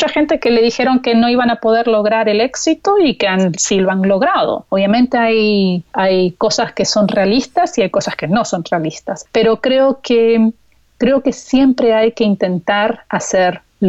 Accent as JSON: {"language": "Spanish", "country": "United States", "said": "Yo soy las dos cosas, soy americana y soy latina."}